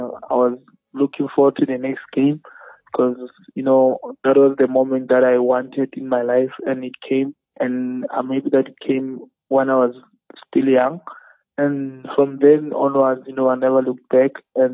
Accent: Limpopo, South Africa; Yeah, he's been there for me because we're from Limpopo.

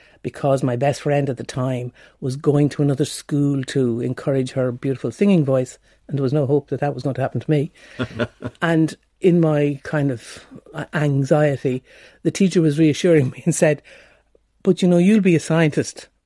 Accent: Wexford, County Wexford, Ireland; born there; I was born in Wexford town in the southeast of Ireland.

